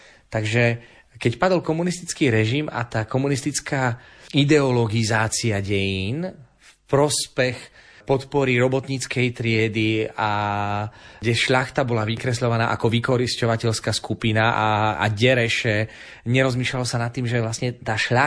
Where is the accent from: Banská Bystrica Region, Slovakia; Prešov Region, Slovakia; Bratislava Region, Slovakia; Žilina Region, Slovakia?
Prešov Region, Slovakia; Spišské Podhradie; pochádzam zo Spišského podhradia, ktoré je zapísané do svetového dedičstva a je to vlastne jedno z prvých lokalít na Slovensku, prvých troch lokalít.